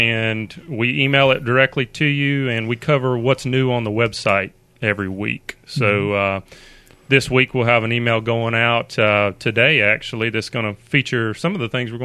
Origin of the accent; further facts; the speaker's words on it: Dauphin Island, Alabama, United States; Yeah, I did. I grew up down on Dolphin Island, just south of Mobile.